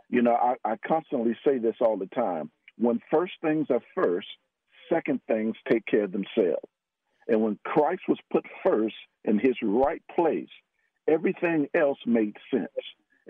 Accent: Miami, Florida, United States; now in Texas, United States; Listen, I'm a Floridian. I grew up in Miami, Florida.

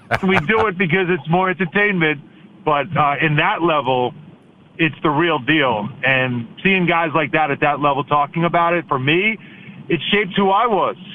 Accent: New York, United States; And you know, obviously, I grew up in New York, so for me, it was always the tabloid.

